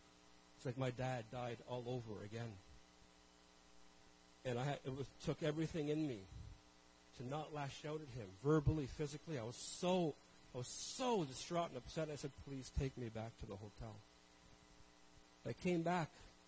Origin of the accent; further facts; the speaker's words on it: Toronto, Ontario, Canada; And I grew up in Toronto, not a lot of farms, not a lot of, ability to plant.